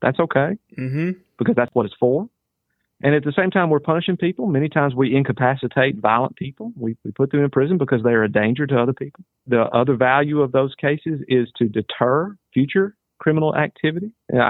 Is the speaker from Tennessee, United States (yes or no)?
yes; Memphis, Tennessee, United States; I'm from the rural part of the district. And of course, I grew up in and around Memphis.